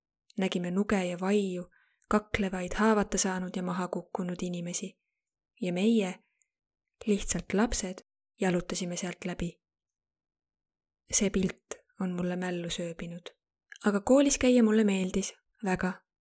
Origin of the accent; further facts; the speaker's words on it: Lagos, Nigeria; Estonian is a second language; now in Estonia; Ma tulen Nigeeria kaguosast, kuigi sündisin ja kasvasin edeles, kosmopoliitses Lagose linnas.